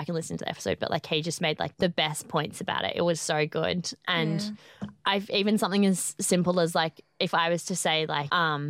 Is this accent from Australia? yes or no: yes; South Australia, Australia; I was born and raised on Kaurna country.